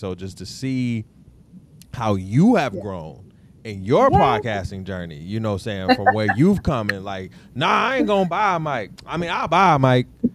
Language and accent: English; Detroit, Michigan, United States; also born or lived in Altamonte Springs, United States; me, because we are both from the 313, shout out.